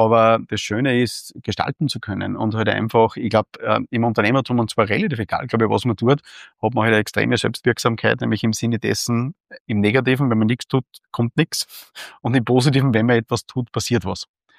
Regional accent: Steyr, Upper Austria, Austria; Ich komme aus Steyr, aus einem Stadtteil, der aus Münichholz, das ist ganz stark arbeiterlastig.

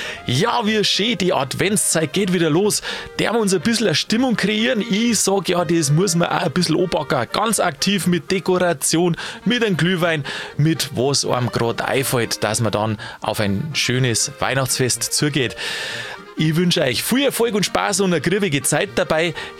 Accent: Bavaria, Germany; was bei uns in Bayern viel essen wird

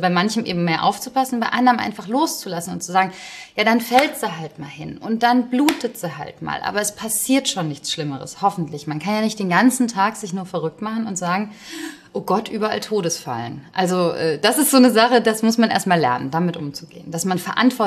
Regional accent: North Rhine-Westphalia, Germany; das liegt so ein bisschen an meiner Herkunft. Ich komme aus dem Ruhrpott

